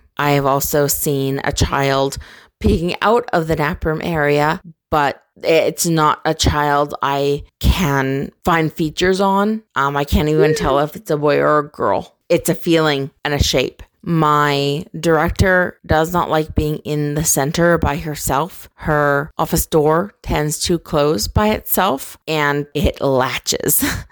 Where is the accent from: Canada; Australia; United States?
Canada; I am from Canada, and I work in a daycare center.